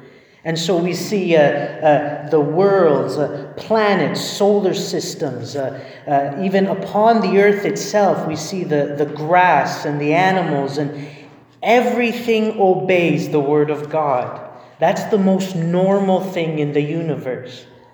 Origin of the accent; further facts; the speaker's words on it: Edmonton, Alberta, Canada; I'm originally from Edmonton.